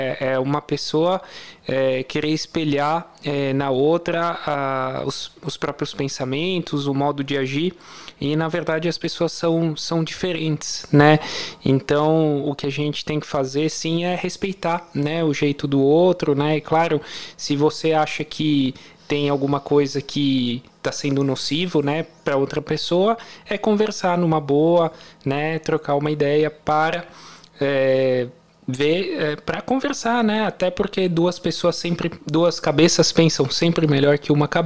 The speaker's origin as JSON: {"language": "Portuguese", "country": "Italy", "second_language": "Portuguese", "said": "É verdade, eu sou italiano."}